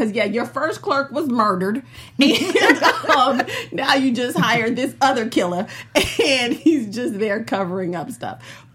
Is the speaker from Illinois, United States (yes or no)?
yes; Chicago, Illinois, United States; You know I'm from Chicago. I know how these people get down.